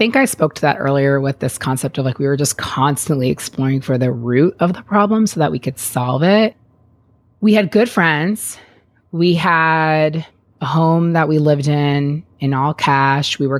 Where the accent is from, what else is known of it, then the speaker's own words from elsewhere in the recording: New York, United States; also born or lived in Ogden; now in Salt Lake City, United States; I need to be like very honest that I'm from New York. I moved to Utah. It is a very different culture than what I grew up with.